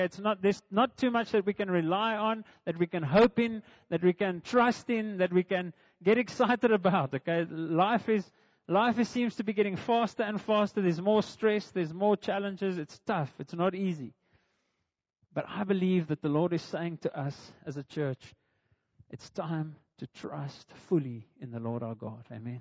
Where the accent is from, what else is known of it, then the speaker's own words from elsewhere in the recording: South Africa; I think life is uncertain as a South African for that matter.